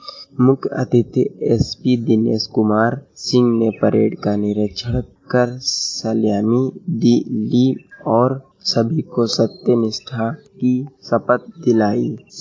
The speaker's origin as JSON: {"language": "Hindi", "town": "Barabanki", "region": "Uttar Pradesh", "country": "India", "said": "मैं बाराबंकी से हूँ।"}